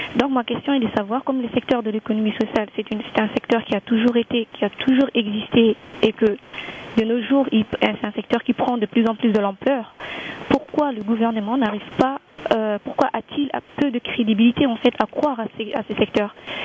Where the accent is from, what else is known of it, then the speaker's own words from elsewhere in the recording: Paris, Île-de-France, France; now in Canada; moi, je viens de Paris, je fais mes études là-bas.